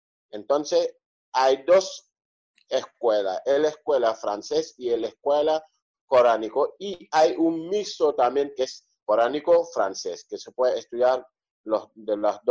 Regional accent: Senegal; como que somos una colonia francesa, hasta el 4 de abril de 1960 que tomamos la independencia, Senegal

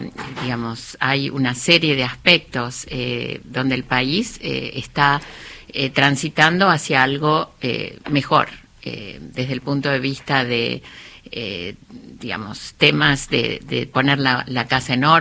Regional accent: Argentina; soy muy argentina, pero vivo fuera de Argentina.

